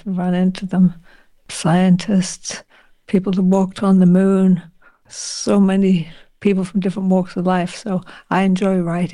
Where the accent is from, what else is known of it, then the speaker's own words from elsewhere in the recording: Canada; And it's special because I live in Toronto. You know, I'm Canadian.